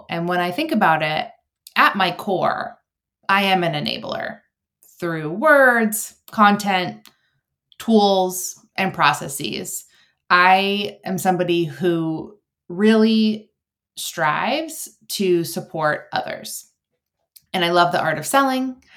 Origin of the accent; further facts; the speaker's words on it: Maine, United States; I am born and raised in Maine, and I'm actually now back in Maine with my family.